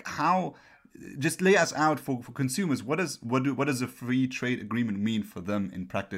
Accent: Canada; What does that change in my, as a Canadian consumer, what does that change in my supermarkets, availability of services?

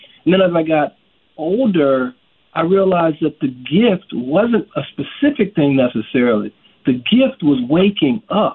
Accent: Hampton, Virginia, United States; I grew up in Hampton, Virginia.

